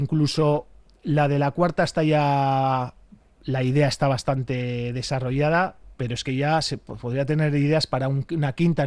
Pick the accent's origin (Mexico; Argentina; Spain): Spain; Santurtzi, Basque Country; conocí que en Santurchi, mi pueblo, había una asociación